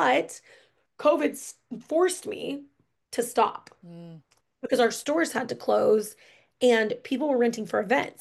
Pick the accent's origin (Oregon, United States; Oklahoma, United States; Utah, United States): Oklahoma, United States; I grew up in Oklahoma. My dream was to start a clothing store.